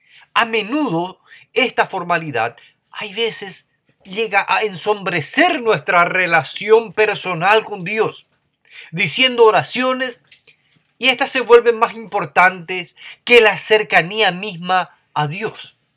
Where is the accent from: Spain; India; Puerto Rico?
India; Spanish is a second language; para mí, que soy procedente de la India, no estoy alarmado para nada.